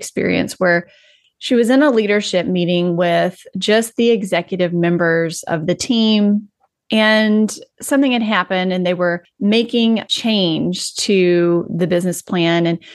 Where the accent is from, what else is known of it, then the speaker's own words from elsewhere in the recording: the South, United States; And I'm from the South. I like to say I'm a recovering Southern Belle.